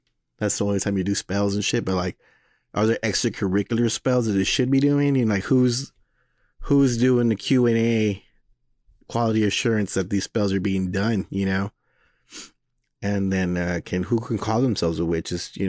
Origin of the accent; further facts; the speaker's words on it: Texas, United States; moved away; trying to lose my Texanish while I'm up here. It's really hard. You know, it's gotten me, you know, so growing up in Texas, like if you didn't say sir or ma'am